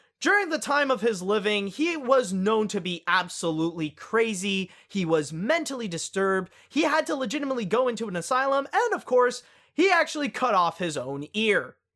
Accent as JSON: {"language": "English", "country": "Canada", "said": "Sadly, as a Canadian, I guess I'm not going to see what Disney is going to do with it"}